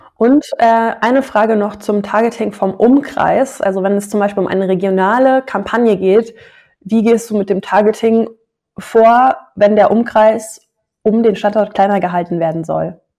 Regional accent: Munich, Bavaria, Germany; Interessiert mich als Münchnerin natürlich gar nicht.

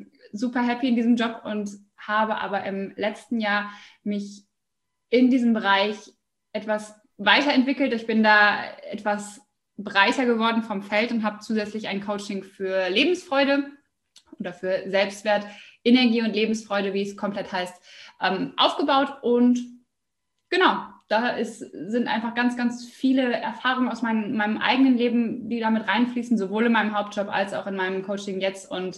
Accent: Osnabrück, Lower Saxony, Germany; ich komme aus Osnabrück. Bin jetzt 28 Jahre alt

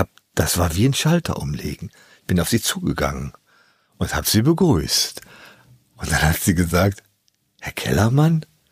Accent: Ratingen, North Rhine-Westphalia, Germany; fährt man von Düsseldorf aus, das ist die Nähe meiner Heimatstadt Ratingen

